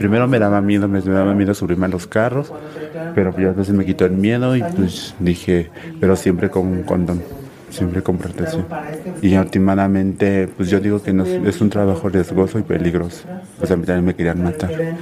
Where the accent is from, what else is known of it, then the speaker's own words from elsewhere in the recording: Cuernavaca, Morelos, Mexico; Yo soy de aquí, de Cuernavaca, Morelos.